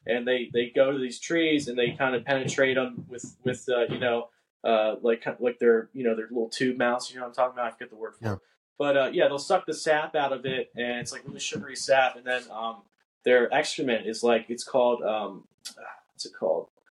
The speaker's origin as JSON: {"language": "English", "region": "Pennsylvania", "country": "United States", "tie": "born or raised there", "said": "Yeah. Lancaster County, born and raised. Yeah."}